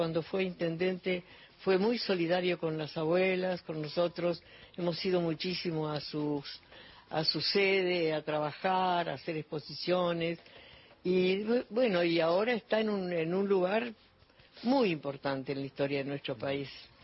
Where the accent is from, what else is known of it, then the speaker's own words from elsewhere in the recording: Argentina; soy una persona argentina